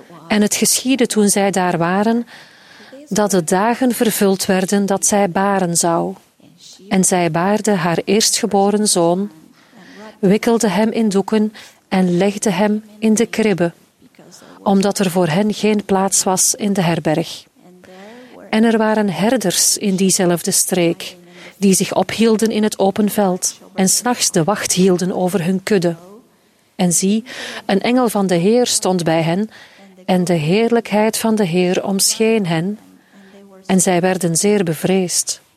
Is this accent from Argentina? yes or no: yes; Argentina; Ik herinner me dat ik er als kind in Argentinië ook altijd erg naar uitkeek.